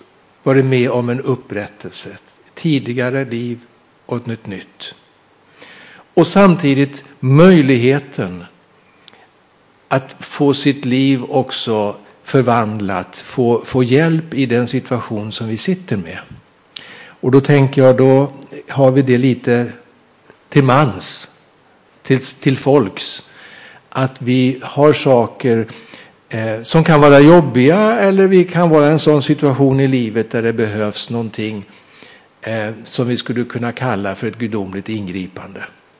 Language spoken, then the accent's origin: Swedish; Mariefred, Södermanland, Sweden; born there; min bostadsort, jag är född i Mariefred. Så jag är sörmlänning från ursprunget.